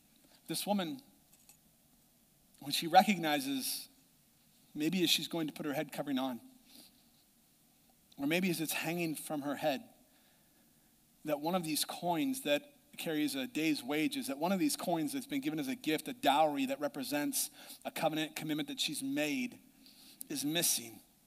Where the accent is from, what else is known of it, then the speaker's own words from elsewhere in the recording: Nebraska, United States; I didn't even bother with going to the zoo because I'm from Nebraska.